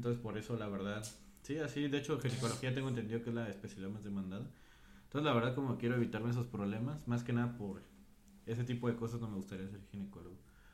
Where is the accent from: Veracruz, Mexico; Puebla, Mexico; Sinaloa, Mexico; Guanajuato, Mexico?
Guanajuato, Mexico; Salamanca; Yo soy de Salamanca, como toda nuestra raza que estamos presentes. Estudié en una escuela privada hasta la prepa.